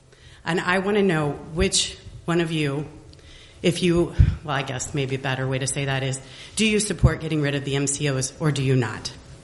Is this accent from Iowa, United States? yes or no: yes; Ames, Iowa, United States; I'm from Ames, Iowa.